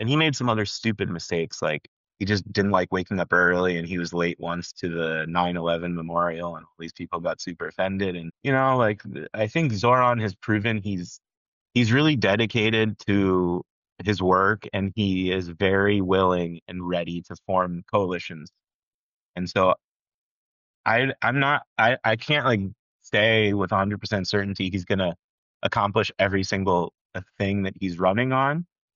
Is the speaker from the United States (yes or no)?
yes; New York, United States; I think there's also my experience as a New Yorker